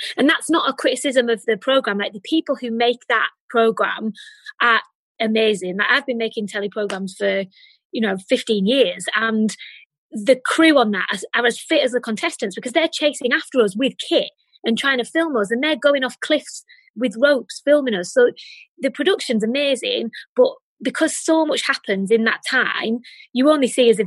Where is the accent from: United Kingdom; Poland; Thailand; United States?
United Kingdom; North West England; I'm from the Lake District, so I love that sort of thing anyway.